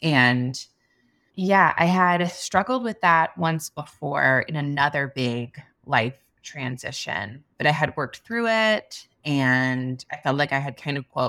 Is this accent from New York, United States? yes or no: no; New Orleans, Louisiana, United States; I guess something important would be I'm from New Orleans.